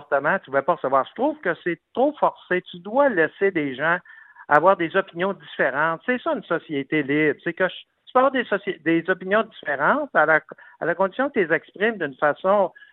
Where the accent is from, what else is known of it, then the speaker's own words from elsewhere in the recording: Saguenay, Quebec, Canada; je viens du Saguenay, puis le Québec, j'y tiens.